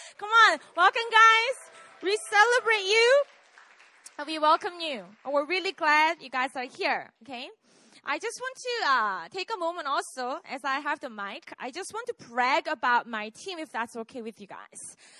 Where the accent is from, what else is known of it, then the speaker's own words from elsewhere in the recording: Busan, South Korea; also born or lived in Seoul; I was born and raised in Busan, and I moved to Seoul when I was 18 to go to the college that I got into.